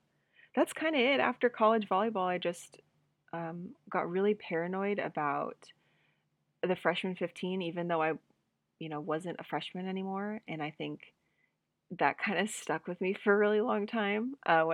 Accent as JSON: {"language": "English", "country": "United States", "said": "And then with COVID, it's been hard being an American trying to go anywhere outside of the States."}